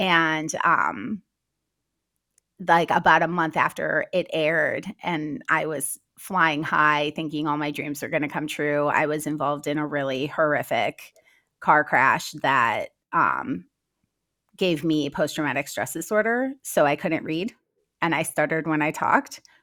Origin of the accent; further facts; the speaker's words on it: Minnesota, United States; And I came out here and I learned a lot growing up in Minnesota because I had so many different jobs.